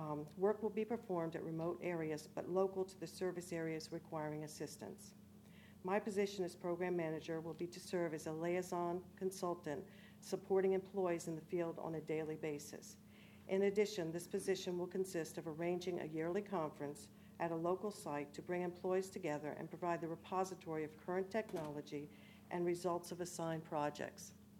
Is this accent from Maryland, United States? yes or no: yes; Maryland, United States; moved away as an adult; now in Delaware, United States; because I'm from Maryland, and you know I relocated to Delaware in my retirement days